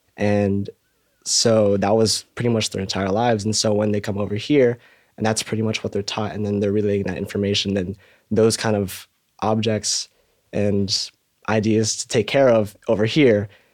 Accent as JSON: {"language": "English", "country": "Philippines", "said": "I'm Filipino. My mom was raised in Gimbal. It's a southern province."}